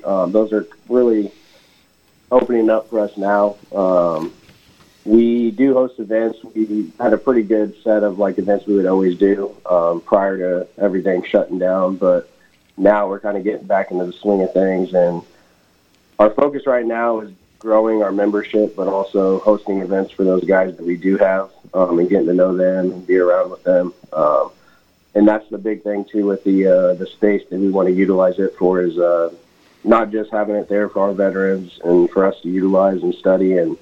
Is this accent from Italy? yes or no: no; Emporia, Kansas, United States; I'm from Emporia, Kansas. Grew up here.